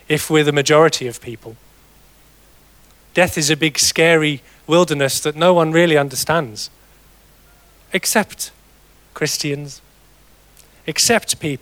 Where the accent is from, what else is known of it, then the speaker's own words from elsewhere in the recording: South East England, United Kingdom; we're from Kent, you might be able to tell.